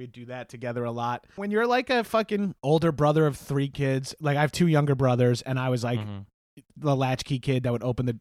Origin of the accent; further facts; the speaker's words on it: Long Island, New York, United States; I'm from Long Island, which is like just outside of New York City.